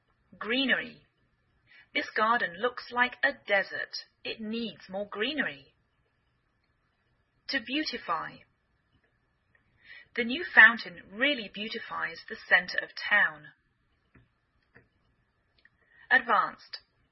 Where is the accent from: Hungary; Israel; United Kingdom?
United Kingdom; England; now in United States